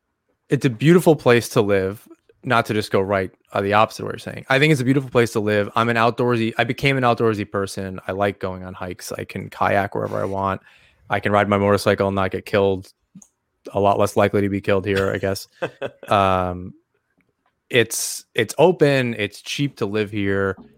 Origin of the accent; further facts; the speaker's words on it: New York, United States; Well, I'm from Long Island originally. So I grew up there. I went to Sachem High School.